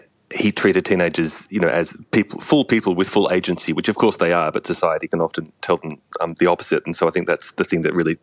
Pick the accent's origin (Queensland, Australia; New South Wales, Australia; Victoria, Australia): Victoria, Australia; Frankston; I remember lining up at the bookstores down in Frankston, in my hometown, when each new book would come out each year.